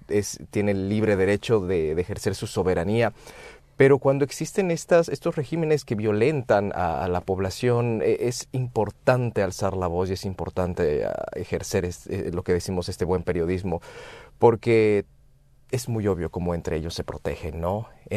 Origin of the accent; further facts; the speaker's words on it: Cochabamba, Bolivia; atrincherado en una zona roja de Cochabamba, que es el departamento de donde soy.